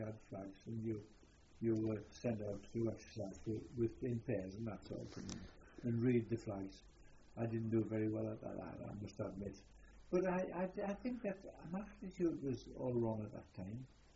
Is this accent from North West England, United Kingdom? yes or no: no; Durham, North East England, United Kingdom; I'm not a Geordie, of course, I'm from Durham.